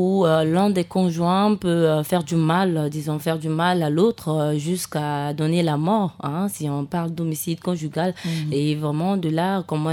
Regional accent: Central African Republic; Le cas chez nous, en République centrafricaine

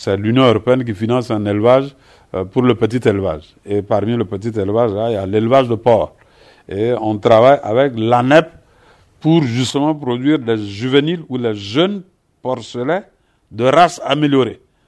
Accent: Central African Republic; Et chez nous, en Centrafrique, nous avons une association nationale des éleveurs de porc

